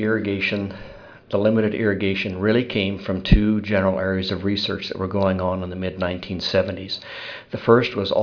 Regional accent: Greeley, Colorado, United States; The panhandle and my home country around Greeley, Fort Collins, Colorado is very similar.

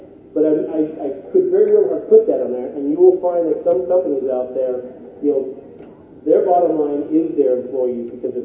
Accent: Portland, Oregon, United States; if you were like where I'm from Portland, Oregon

